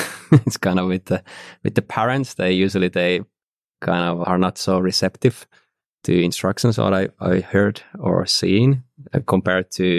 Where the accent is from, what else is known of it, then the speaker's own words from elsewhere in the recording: Finland; I'm actually from like a small, let's say, farmhouse next to like a smaller city.